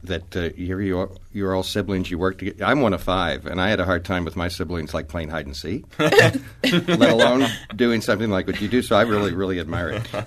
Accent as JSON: {"language": "English", "region": "New Jersey", "country": "United States", "tie": "born or raised there", "said": "And I grew up on the Jersey Shore, and Newark was near, and they were having all kinds of racial problems."}